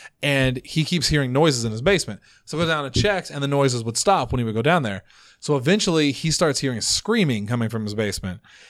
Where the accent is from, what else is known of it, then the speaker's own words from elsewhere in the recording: Ireland; Oh, I thought it was because I'm Irish.